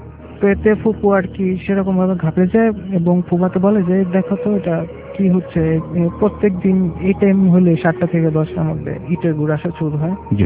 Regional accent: Dhaka, Dhaka Division, Bangladesh; লালবাগ থেকে আসছি।

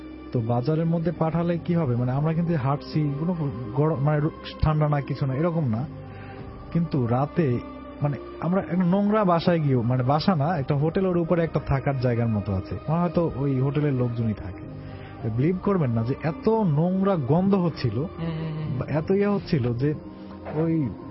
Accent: Barisal, Barisal Division, Bangladesh; আমি বরিশাল থেকে আসছি

